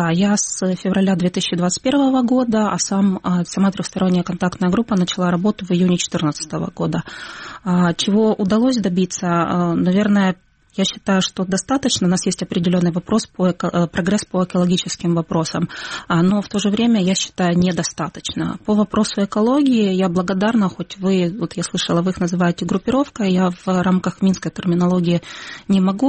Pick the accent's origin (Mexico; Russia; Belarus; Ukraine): Ukraine; Dnipro, Dnipropetrovsk Oblast; У меня были русские родители. И, кроме того, я из Днепропетровска